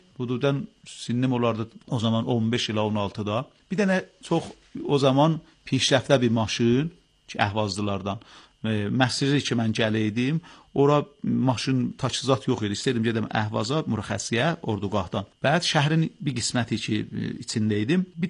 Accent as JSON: {"language": "Azerbaijani", "town": "Ardabil", "region": "Ardabil Province", "country": "Iran", "said": "mən Ərdəbildən gəlmişəm, ezab olmuşam bura."}